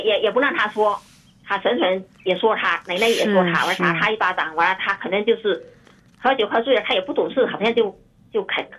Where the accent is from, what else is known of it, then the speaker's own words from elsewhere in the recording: Fujian, China; 我现在回来了，我是福建人，福建。